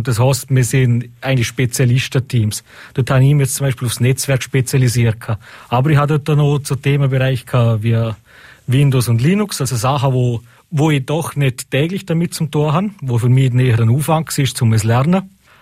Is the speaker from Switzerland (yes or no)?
no; Liechtenstein; dass wohl als Liechtensteiner doch eine Chance hat, zum brutal weit führen zu kommen.